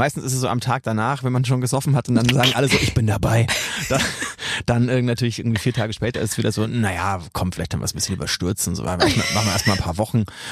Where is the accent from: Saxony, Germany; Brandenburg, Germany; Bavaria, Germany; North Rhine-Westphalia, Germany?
Bavaria, Germany; now in Berlin, Germany; Ich komme ja aus Franken, da hat man sich zum Schafkopfen auch getroffen.